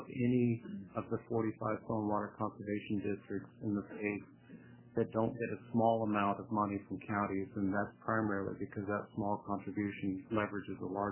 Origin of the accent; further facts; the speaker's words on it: Oregon, United States; And I come from the John Day Basin, as most of you know.